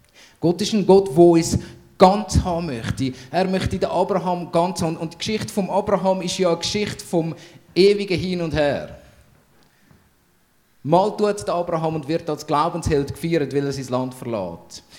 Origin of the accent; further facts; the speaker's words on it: Switzerland; Wir haben verlernt, als Schweizer in der Gegenwart zu sein, präsent zu sein und überhaupt.